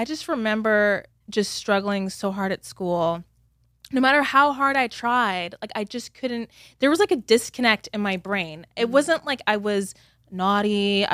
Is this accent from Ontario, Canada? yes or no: no; Vancouver, British Columbia, Canada; also born or lived in London, United Kingdom; So I was raised in Canada. So okay. I'm from Vancouver, Canada. So even though like, okay. So by birth, on my birth certificate, I'm English. Sometimes I feel like I forget because we came to Canada when I was like 3 months old.